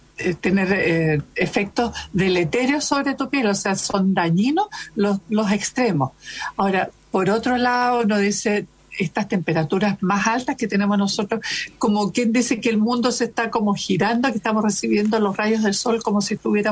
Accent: Chile; lo que importa sí es que nos culturicemos nosotros como médicos chilenos

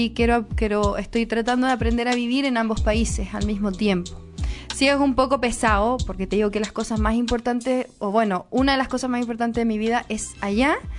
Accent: Mexico; now in Chile; Me considero súper mexicana. Ya tengo mis cosas también. La verdad es que he tratado de llevar una vida aquí en Chile entre México y Chile. Así que... pertenezco a 2 países

